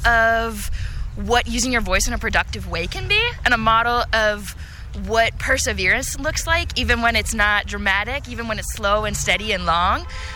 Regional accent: Missouri, United States; I'm actually from Missouri, so I'll be voting in a different race

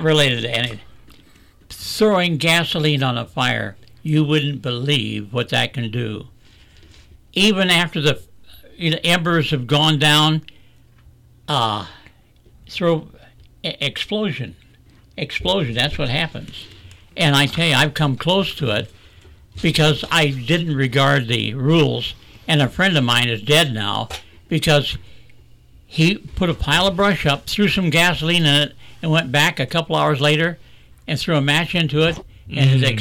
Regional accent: Bucyrus, Ohio, United States; Growing up in Bucyrus, bratwurst is a big thing in all of our lives.

